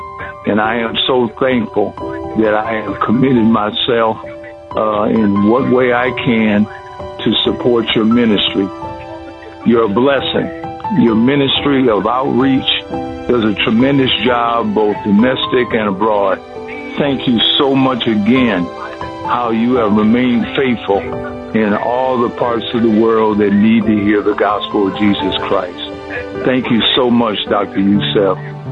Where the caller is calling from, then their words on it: Tecumseh, Ontario, Canada; I'm calling from Tecumseh, Ontario, Canada.